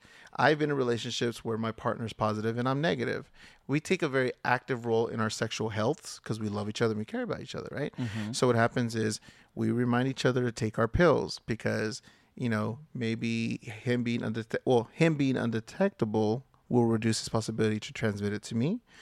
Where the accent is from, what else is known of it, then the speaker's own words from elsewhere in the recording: United States; born there; though I identify as a Chicano, Mexican American, a Latino, whatever you want to call me, you know, I was born here in the United States.